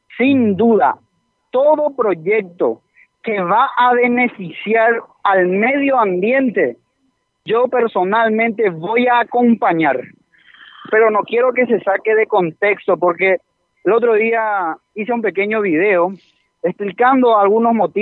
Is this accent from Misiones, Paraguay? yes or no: yes; Ayolas, Misiones, Paraguay; born there; Yo nací en Ayola, Pepe. Hoy tengo 32 años.